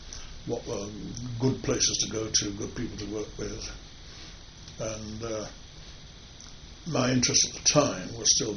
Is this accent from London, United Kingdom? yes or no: no; Sheffield, Yorkshire and the Humber, United Kingdom; Back in my hometown, but that was purely fortuitous.